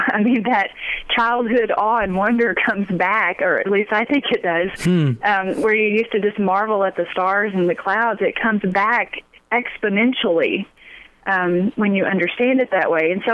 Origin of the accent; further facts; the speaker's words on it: Texas, United States; I grew up in Texas.